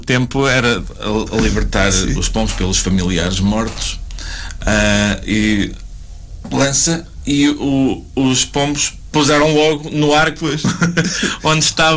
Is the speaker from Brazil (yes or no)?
no; Pombal, Centro, Portugal; now in Gafanha da Nazaré, Portugal; Eu sou de Pombal, apesar de estar a viver na Gafiga da Zaré